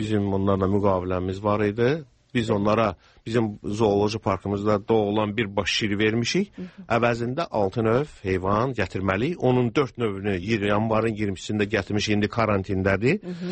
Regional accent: Ganja, Azerbaijan; Özüm Gəncədə doğulmuşam, orada böyümüşəm.

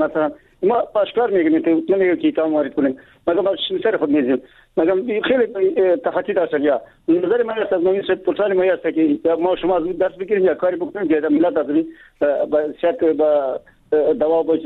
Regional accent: Baghlan, Afghanistan; ما از بغلان هستم

